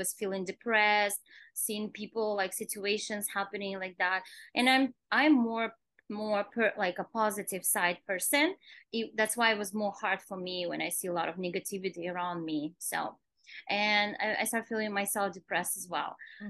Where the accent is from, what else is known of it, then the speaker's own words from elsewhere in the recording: Kazakhstan; English is a second language; moved away as an adult; now in New York City, United States; I am originally from Kazakhstan. I live in US about 9 years, and about 6.5 years I live in New York City.